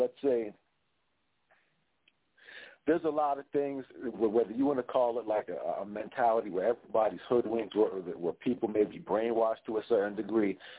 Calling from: Atlantic City, New Jersey, United States; I'm calling from South Jersey around the Atlantic City area.

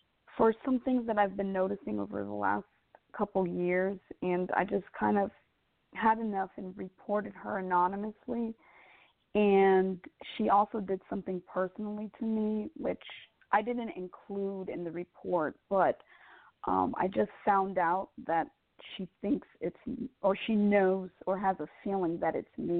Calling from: Georgia, United States; From Georgia.

